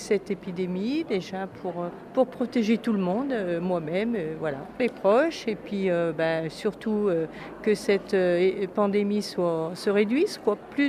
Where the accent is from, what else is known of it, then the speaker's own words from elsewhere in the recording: Belleville-sur-Saône, Auvergne-Rhône-Alpes, France; Donc, je suis pas d'Arnas, je suis de Belleville-sur-Saône.